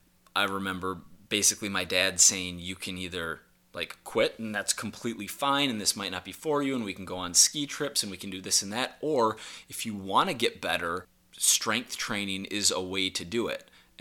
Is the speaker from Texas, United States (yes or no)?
no; Minnesota, United States; I grew up in Minnesota, in the middle of the USA, and was in a public school